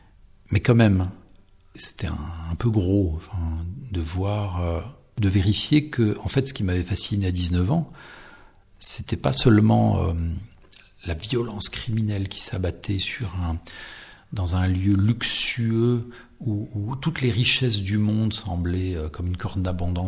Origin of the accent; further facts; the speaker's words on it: Rennes, Brittany, France; parce que j'étais rennais, je suis né à Rennes, j'ai fait mes études là-bas à Rennes.